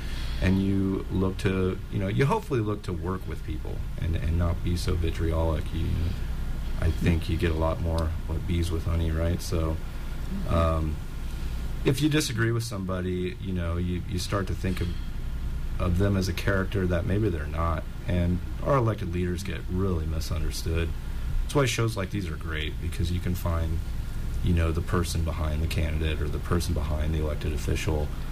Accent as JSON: {"language": "English", "town": "Peoria", "region": "Illinois", "country": "United States", "tie": "born or raised there", "said": "growing up in Peoria, Illinois, seeing some of the plight because of housing zonings"}